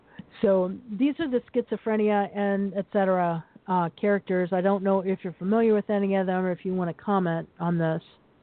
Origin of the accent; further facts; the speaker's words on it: Virginia, United States; As a Virginian, I'll let you.